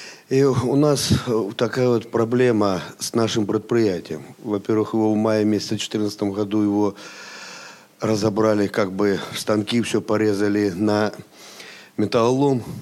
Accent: Luhansk, Luhansk Oblast, Ukraine; Ну, я из Луганска

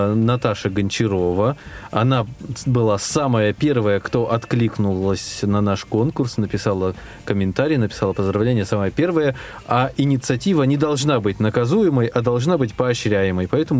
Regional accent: Altai Krai, Russia; я с Алтая.

